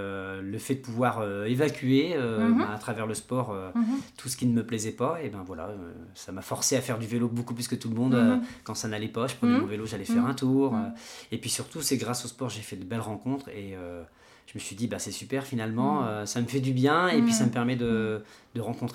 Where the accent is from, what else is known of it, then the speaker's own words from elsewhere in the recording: Hauts-de-France, France; also born or lived in Reims; Je viens de la Somme.